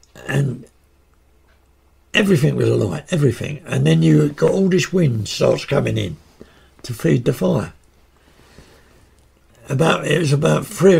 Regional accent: United Kingdom; I just felt ashamed of being British.

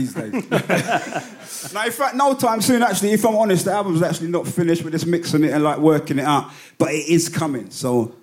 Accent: Battersea, London, United Kingdom; We're UK. We love this hip hop thing, but we're not American. I'm from Battersea.

